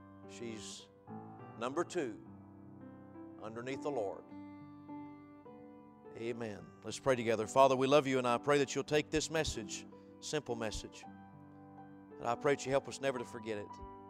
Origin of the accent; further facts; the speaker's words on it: United States; I thank God I'm American tonight, and I live in this country that's free.